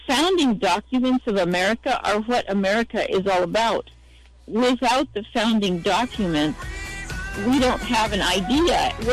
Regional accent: DR Congo; English is a second language; let me get back to growing up in Congo. That gave me a perspective because I grew up under a dictator.

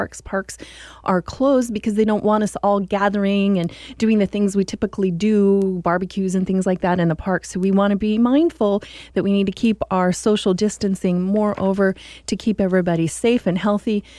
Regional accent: Salem, Oregon, United States; also born or lived in Arkansas; I'm Oregon. I was raised here in Oregon. Salem is home. But I've been away for over 30 years and now back.

